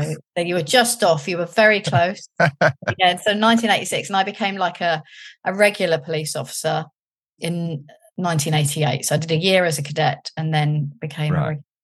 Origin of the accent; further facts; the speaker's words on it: London, United Kingdom; I came from London, seen some things, but not really seen anything.